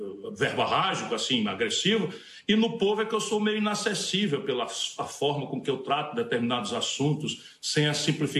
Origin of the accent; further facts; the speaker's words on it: Sobral, Ceará, Brazil; de maneira que eu saí de Sobral e conheci Portugal antes de conhecer Fortaleza.